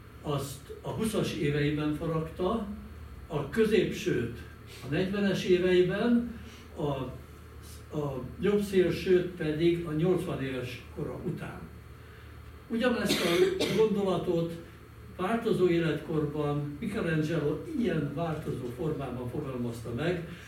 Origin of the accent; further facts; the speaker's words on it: Budapest, Hungary; Már említődött, hogy iskoláimat különböző helyeken végeztem, én Csepelen nőttem föl.